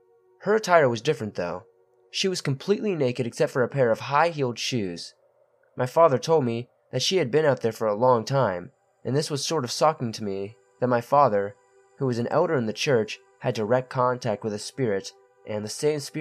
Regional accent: Louisiana, United States; Growing up in Louisiana along the Sabine River, where the mouth of the Anacoco Creek runs in, I heard about legends of monsters, ghosts, and lost treasures

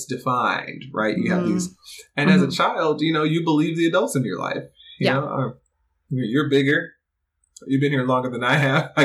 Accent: Stone Mountain, Georgia, United States; And then for me growing up in Stone Mountain and being surrounded by the ghosts of the Confederacy and also, you know, the monuments of the civil rights movement

